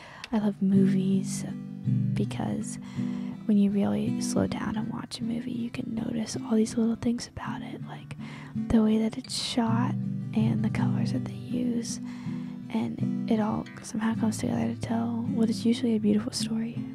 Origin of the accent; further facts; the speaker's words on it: Cincinnati, Ohio, United States; I'm from Cincinnati, Ohio.